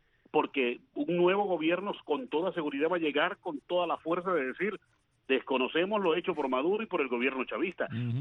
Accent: Colombia; eso se llama en mi tierra, en Colombia, río revuelto, ganancia de pescadores.

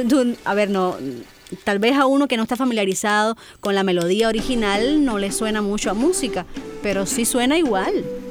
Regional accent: Sancti Spíritus, Cuba; Y yo soy de Santispíritus.

